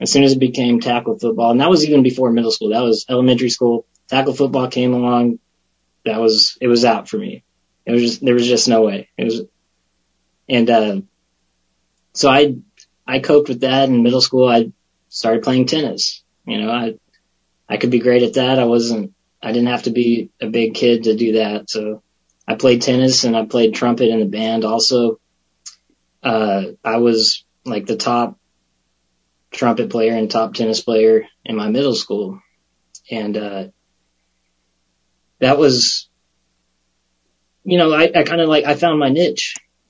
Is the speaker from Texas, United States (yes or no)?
yes; Abilene, Texas, United States; also born or lived in New Braunfels; So I was born in New Braunfels, Texas, and shortly after I was born, we moved to Abilene in West Texas.